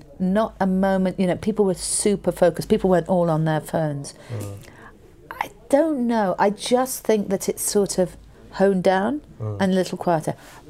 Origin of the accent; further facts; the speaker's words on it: United Kingdom; I'm British.